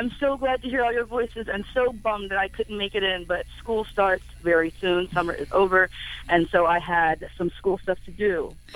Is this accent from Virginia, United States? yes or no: yes; Virginia Beach, Virginia, United States; now in Portland, United States; I'm not from Portland. I've been here 10 years. I'm from the South. I'm from Virginia Beach, Virginia, heavily military, it's heavily military.